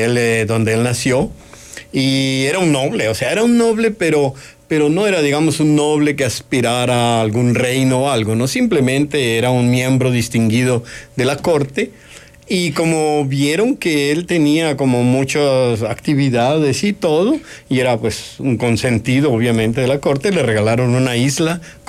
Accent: Colombia; Sí, mi niñez fue en Colombia

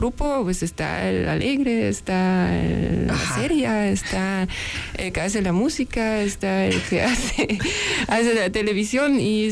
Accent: Eisenhüttenstadt, Brandenburg, Germany; born there; Spanish is a second language; Yo nací en una ciudad muy interesante, en la sombra de una enorme fábrica. Prácticamente la ciudad era la fábrica. Toda la gente que vivía en esa ciudad trabajaba en esta fábrica. Y la ciudad se llamaba como la fábrica. Ah. Un nombre muy difícil que se llama Eisenhüttenstadt.

